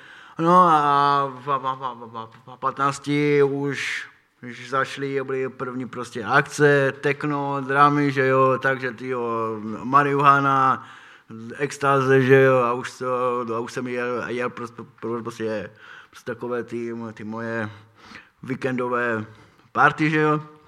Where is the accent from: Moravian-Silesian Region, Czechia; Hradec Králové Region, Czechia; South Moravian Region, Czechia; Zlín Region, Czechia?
Moravian-Silesian Region, Czechia; Karviná; A já jsem od Karvine, z Karvinska.